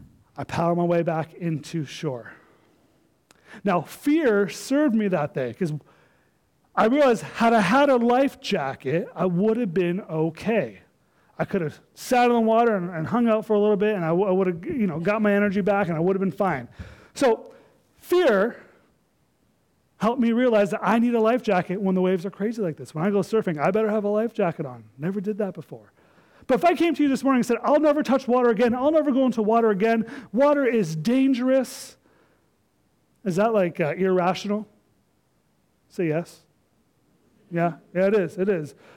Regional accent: Ontario, Canada; I'm from Ontario, and I live out in Pickering, right by the lake there.

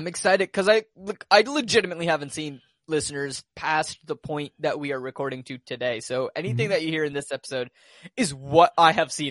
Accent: Louisville, Kentucky, United States; I grew up in Louisville and my family never like shot guns or anything.

